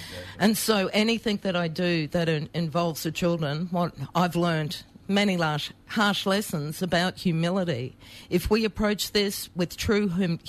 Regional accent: Queensland, Australia; born there; I was born on Wakka Wakka land, and my grandmother is from North Queensland. Her land was Yuri land.

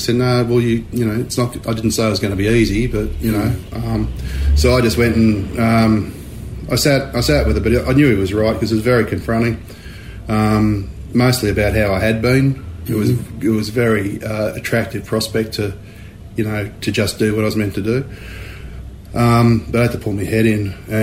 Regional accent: Bathurst, New South Wales, Australia; also born or lived in Sydney; Wiradjuri. I was born in the Eora country, but we come from around the Bathurst area. Dad and Pop were down Albury Wodonga way.

